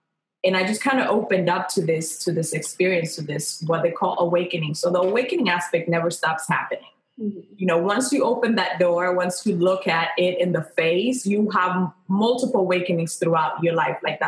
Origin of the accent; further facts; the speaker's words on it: Santo Domingo, Dominican Republic; I grew up I was born in Dominican Republic, in Santo Domingo